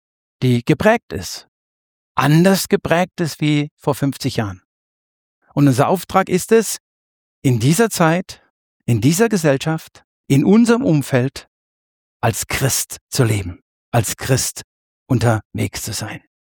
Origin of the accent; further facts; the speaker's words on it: Germany; also born or lived in Kenya; Ja, ich als Europäer oder als Deutscher in Kenia, ja, es war einfach anders. Ich war pünktlich, ich konnte es nie richtig ablegen.